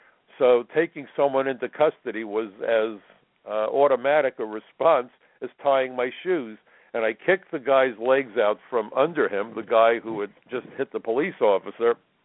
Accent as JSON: {"language": "English", "country": "United States", "said": "I'm from the United States, and in fact, I'm a federal agent back home."}